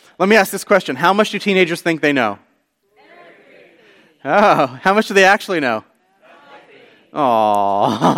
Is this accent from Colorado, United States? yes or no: no; Washington, District of Columbia, United States; born or raised there